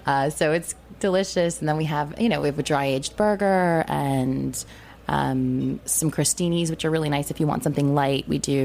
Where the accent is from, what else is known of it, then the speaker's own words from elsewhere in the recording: New England, United States; I'm a beach girl. I grew up in New England on the beach, so for me, like, a beach day, a pool day is all about a burger and a good barbecue menu.